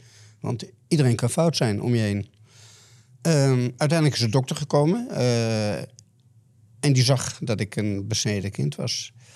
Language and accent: Dutch; Amsterdam, North Holland, Netherlands; Kijk, ik groeide op in Amsterdam-Oost.